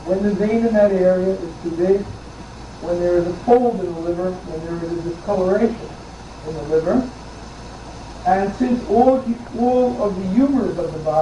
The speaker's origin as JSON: {"language": "English", "town": "New York City", "region": "New York", "country": "United States", "tie": "born or raised there", "said": "Now, I grew up in the Bronx, in a fairly rough neighborhood, you know, 50 years ago."}